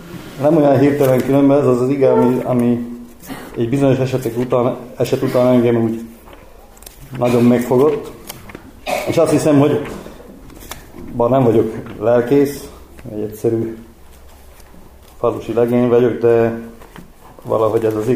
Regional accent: Gemer, Banská Bystrica Region, Slovakia; Sajógyömörről, Felvidékről jöttem. 45 éves vagyok.

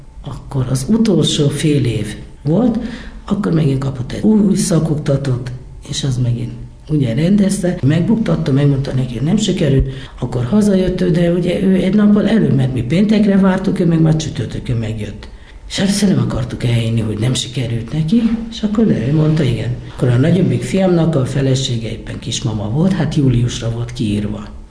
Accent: Sárszentlőrinc, Tolna, Hungary; Itt jártam iskolába, itt nőttem föl. Teljesen talán, amíg megszülettem, hát nem egészen, mert Sasosban laktam egy kis ideig, de arra nem emlékszem, és akkor bejöttünk ide a faluba, hát onnantól.

